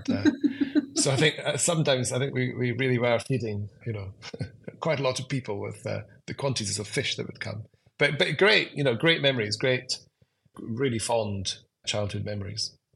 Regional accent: Pittenweem, Scotland, United Kingdom; I was born in Scotland, as you know. I grew up a lot of time with my grandmother in a fishing village called Pittenweem on the east nook, the east coast of Fife.

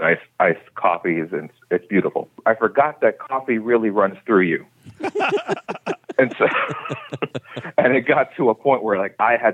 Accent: Massachusetts, United States; To add more context, I'm from Massachusetts originally. So we would be around like the Salem, Massachusetts area.

